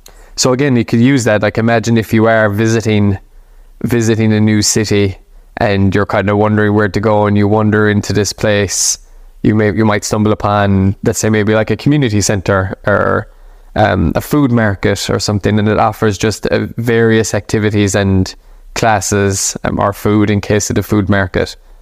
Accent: Killarney, Munster, Ireland; it is around the coffee shop in my hometown of Killarney. So when I lived in Killarney

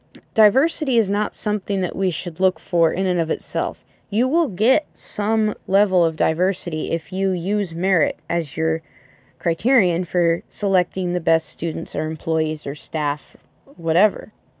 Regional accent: the South, United States; that culture is Southern culture, which not only do I find that personally offensive as a Southerner

